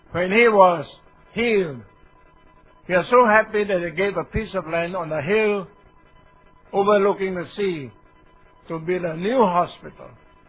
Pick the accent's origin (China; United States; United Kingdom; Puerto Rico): China; Shantou, Guangdong; Suatao, that's my hometown, Shantou.